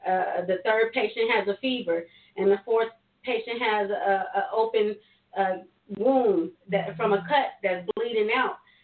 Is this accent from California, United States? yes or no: yes; Fresno, California, United States; born and raised in Southwest Fresno, and I have worked with youth and families in the community for 26 years, well, 27 years now.